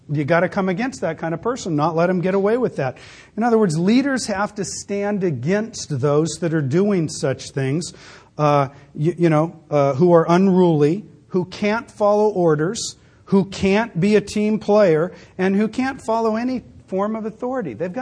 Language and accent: English; California, United States; born there; you know, I was born in California.